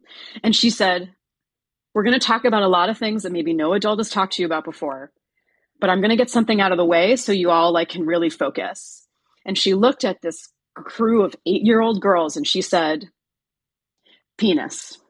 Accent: Florida, United States; You know, I grew up in South Florida and it's always been a bit of a trash fire

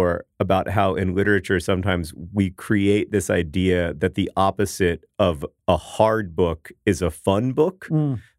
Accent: Drøbak, Akershus, Norway; English is a second language; I am from Norway. Drabach

